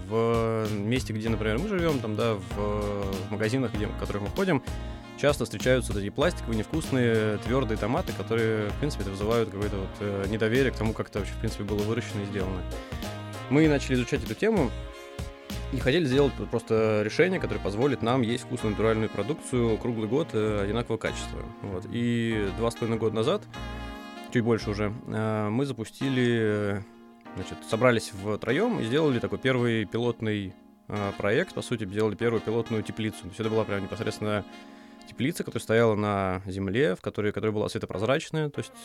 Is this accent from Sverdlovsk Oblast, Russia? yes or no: no; Moscow, Russia; Ну, я сам не из Новосибирска, а из Москвы.